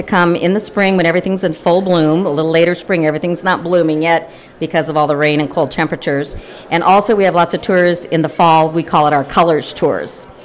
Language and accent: English; Moorhead, Iowa, United States; I'm from Moorhead, Iowa